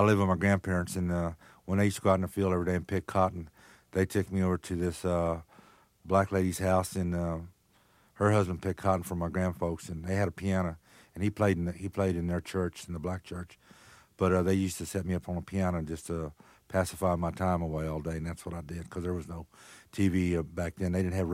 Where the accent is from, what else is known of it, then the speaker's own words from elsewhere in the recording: Texas, United States; Well, back, I guess Freddie can say, when we were growing up in Texas, there was either country music or Spanish music.